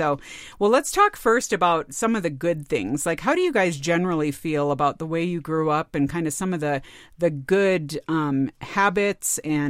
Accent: California, United States; growing up in California in the 80s and 90s

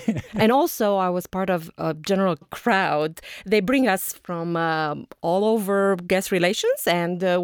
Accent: Romania; English is a second language; I came from Romania.

